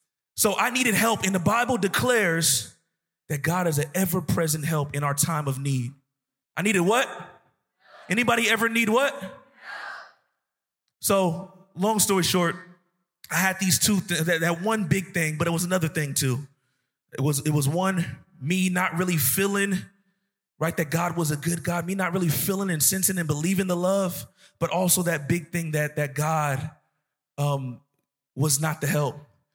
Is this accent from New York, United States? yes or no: no; Vallejo, California, United States; I was from North Vallejo, from North Vallejo, California. Same neighborhood, same side of town as … … I grew up around a lot of negativity, exposed to a lot, drug dealing, cop killing, prostitution, a whole bunch of negativity.